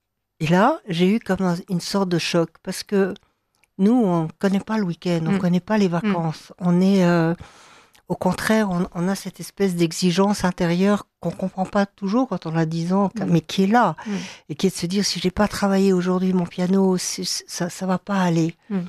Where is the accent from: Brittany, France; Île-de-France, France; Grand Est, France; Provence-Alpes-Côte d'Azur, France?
Grand Est, France; Strasbourg; born there; Je suis née à Strasbourg